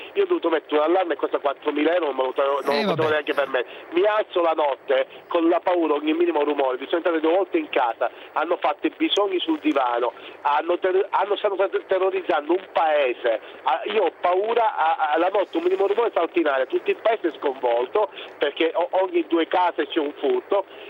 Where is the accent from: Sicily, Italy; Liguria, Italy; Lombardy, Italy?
Sicily, Italy; now in Savio, Italy; io sono siciliano, ma da 18 anni vivo in Romagna, in un paese che si chiama Savio.